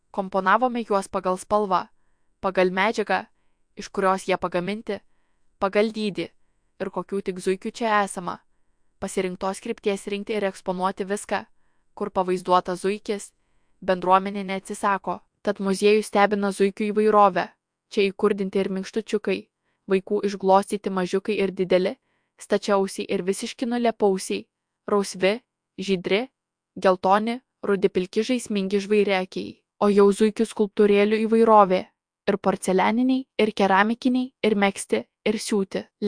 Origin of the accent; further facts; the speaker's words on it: Suvalkija, Lithuania; Kadangi mes esame suvalkiečiai ir savo zuikių kairė dešinė nemėtome